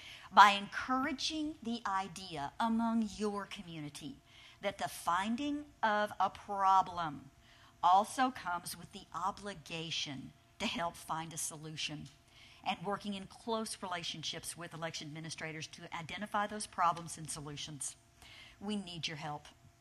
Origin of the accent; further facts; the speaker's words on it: Austin, Texas, United States; Well, did I mention how proud I am to be from Austin, Texas? I'm an Austinite